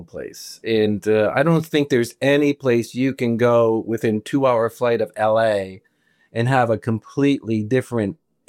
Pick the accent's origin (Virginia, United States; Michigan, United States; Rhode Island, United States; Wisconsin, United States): Rhode Island, United States; moved away as an adult; I grew up in the East Coast in the smallest state in the country, Rhode Island, you know. my father was in the military, in the Navy, with 6 kids, so we never really took a vacation. And at 19, I decided I needed some adventure in life, so I went to Hawaii